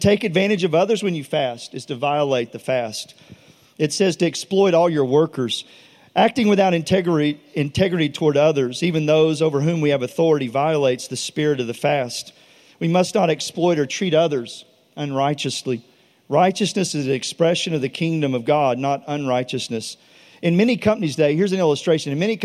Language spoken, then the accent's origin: English; Texas, United States; And tea, I'm from Texas. Iced tea, that is the national drink of this state.